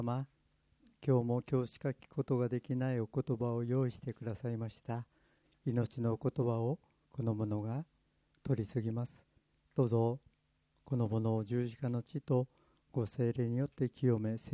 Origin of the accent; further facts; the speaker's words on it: Kumamoto, Japan; 私は九州の熊本で育ちまして